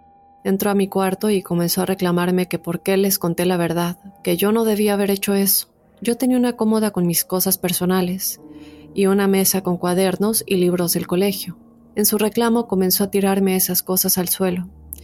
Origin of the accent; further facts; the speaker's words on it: Costa Rica; Soy de Costa Rica.